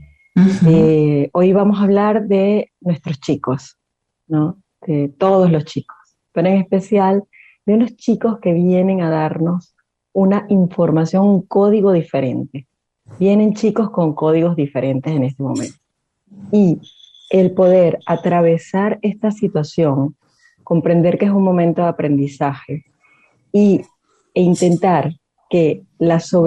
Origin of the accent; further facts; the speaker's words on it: Venezuela; yo soy venezolana y me gradué de odontóloga